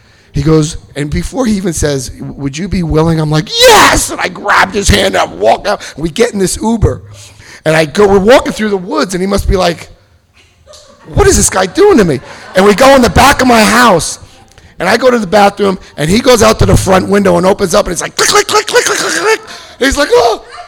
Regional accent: Paterson, New Jersey, United States; now in Wayne, United States; December, I'm in Wayne, New Jersey with my sister. I grew up right outside Patterson.

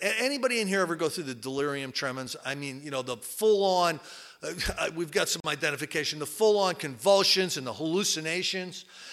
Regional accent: Basking Ridge, New Jersey, United States; I was raised in Basking Ridge, New Jersey, in a little Cape Cod house, mother, father, sister, brother, you know, Sunday school.

